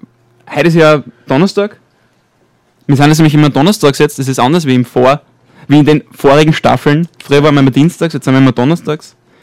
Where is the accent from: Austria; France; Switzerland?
Austria; Als Österreicher muss man da flexibel sein.